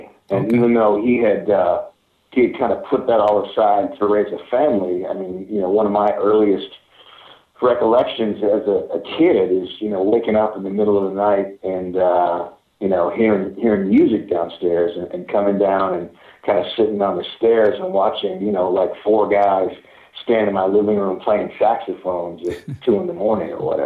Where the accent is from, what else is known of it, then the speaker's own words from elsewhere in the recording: Maplewood, Minnesota, United States; also born or lived in St. Paul; Born and raised in St. Paul, Minnesota. Actually, technically, we moved to the suburbs of St. Paul when I was in fourth grade, so I grew up in a little town called Maplewood.